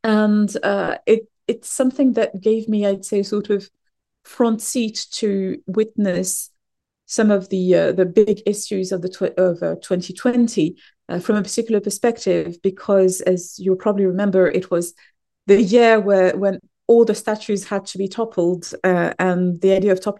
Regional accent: Morocco; moved away as an adult; also born or lived in France; now in Oxford, United Kingdom; I come from Morocco. That would be the simple answer. I was born and raised there. I studied in France and moved to Britain, more particularly Oxford, some 8 years ago for work.

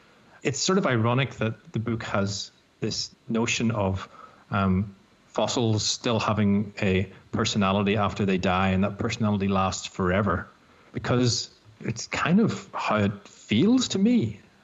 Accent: Ireland; now in Australia; I am an Australian. I got my Australian citizenship in 2007. But I think the fact that I'm clearly still Irish as well sits a bit uncomfortably with some people.

